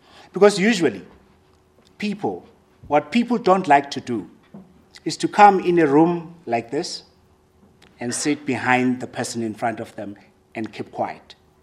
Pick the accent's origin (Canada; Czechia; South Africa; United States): South Africa; As a South African, I've always believed that I am one amongst many great nations in the world.